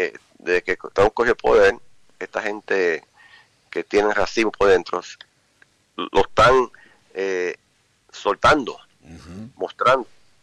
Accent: Puerto Rico; also born or lived in Dominican Republic; me crié en Puerto Rico

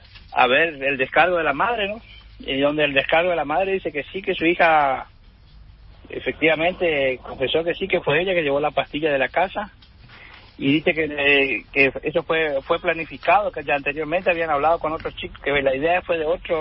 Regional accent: Gobernador Virasoro, Corrientes, Argentina; porque nosotros somos de Virasoro.

